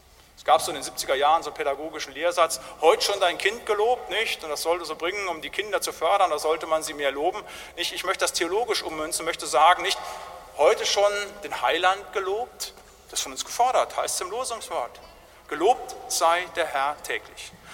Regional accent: North Rhine-Westphalia, Germany; Da, wo ich herkomme aus dem Siegerland, eine sehr fromme Gegend hier in Deutschland

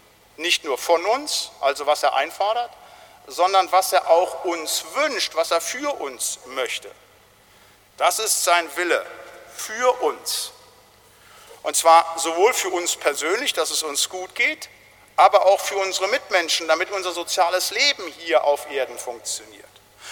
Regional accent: North Rhine-Westphalia, Germany; da wo ich herkomme im Siegerland

